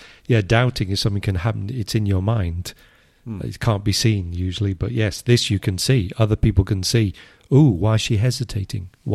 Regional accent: Liverpool, North West England, United Kingdom; accent: Liverpool; because I've lost my Liverpool accent, so you couldn't locate exactly which city, but you'd say you're from the north.

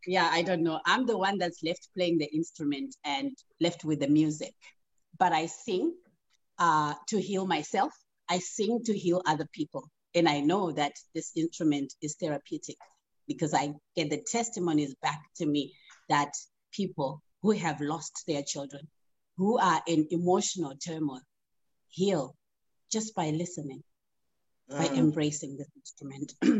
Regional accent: Zimbabwe; I am from Zimbabwe.

